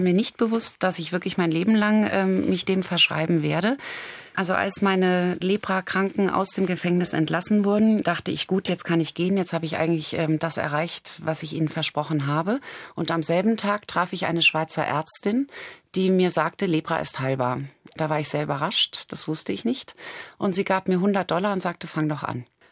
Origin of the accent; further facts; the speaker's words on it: Germany; moved away as an adult; jetzt bin ich 20 Jahre in Asien, das ist schon die Hälfte meines Lebens. Also genauso lang bin ich vorher in Deutschland aufgewachsen.